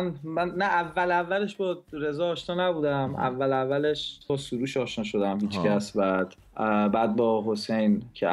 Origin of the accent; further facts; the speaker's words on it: Tehran, Tehran Province, Iran; من بچه تهران پارس، من به دنیا اومدم و بزرگ شدم. بعد پاسداران هم این چندین سال آخری که تو ایران بودم پاسداران بود.